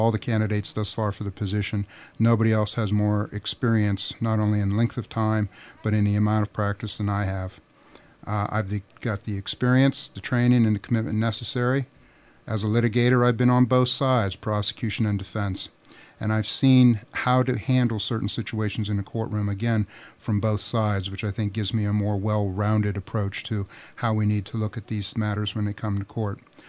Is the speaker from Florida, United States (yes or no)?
no; Franklin, Pennsylvania, United States; Well, I was born and raised in Franklin, Pennsylvania.